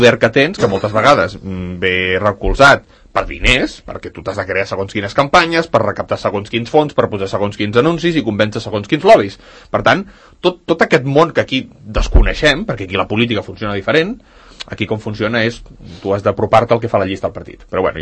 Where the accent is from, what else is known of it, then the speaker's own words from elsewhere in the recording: Sant Cugat, Catalonia, Spain; Doncs precisament perquè som de Sant Cugat. I Sant Cugat està situada a Catalunya i tenim la nostra pròpia idiosincràcia.